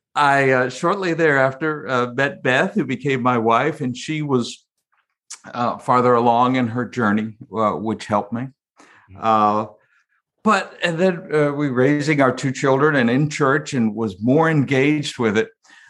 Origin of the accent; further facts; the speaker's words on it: Northeast, United States; growing up in the Northeast, always belonged to a church, but not really engaged.